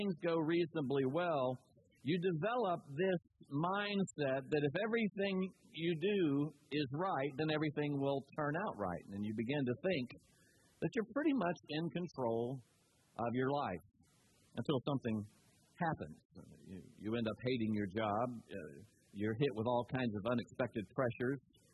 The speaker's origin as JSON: {"language": "English", "region": "Florida", "country": "United States", "tie": "born or raised there", "said": "In fact, I grew up in Florida on the Space Coast in a kind of wonder years kind of neighborhood."}